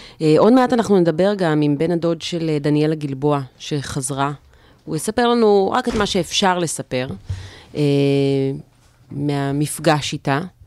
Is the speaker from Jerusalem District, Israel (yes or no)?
no; Haifa, Haifa District, Israel; אני כילדת העיר גדלתי בחיפה.